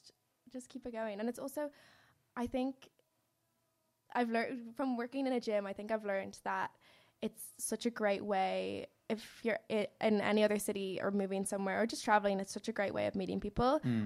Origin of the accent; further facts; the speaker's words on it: Ireland; I feel like I'm really going out of the box as an Irish person to go to Australia. It's really uncommon.